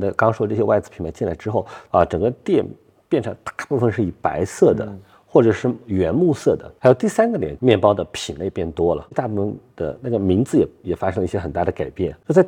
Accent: Gansu, China; 我是甘肃人，今年38岁

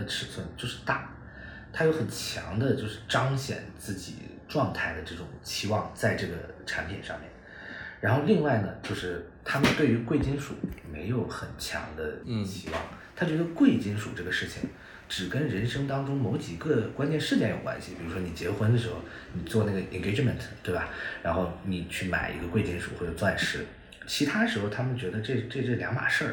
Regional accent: China; 我从小在中国长大，然后我肯定也受这种审美的影响。

